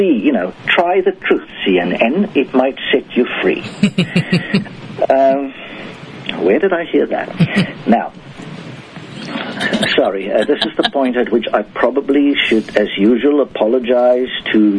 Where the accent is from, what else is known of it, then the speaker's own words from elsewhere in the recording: South Africa; first language Afrikaans; English is a second language; the Afrikaans language, which is a Dutch derivative, my mother tongue